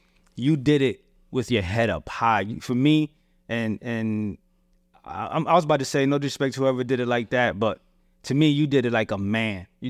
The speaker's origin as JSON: {"language": "English", "town": "Paterson", "region": "New Jersey", "country": "United States", "said": "So where I come from, right? I'm from Paterson, New Jersey."}